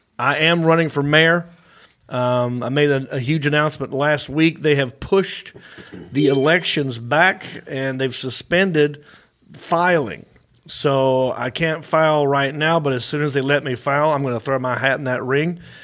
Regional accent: Hickory, North Carolina, United States; That's right. I am from Hickory, and I'm happy about it.

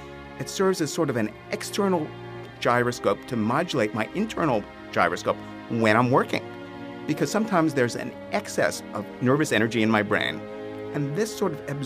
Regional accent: New York City, New York, United States; growing up in New York City, we had a wonderful view of the East River. From the 10th floor, I would see ships go by the window

